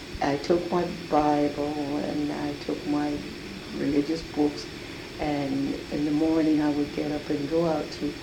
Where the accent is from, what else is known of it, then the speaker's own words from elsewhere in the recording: Holly Hill, South Carolina, United States; born there; also born or lived in Harlem, New York; now in Crown Heights, United States; I was born in South Carolina, in a little place called Holly Hill, South Carolina.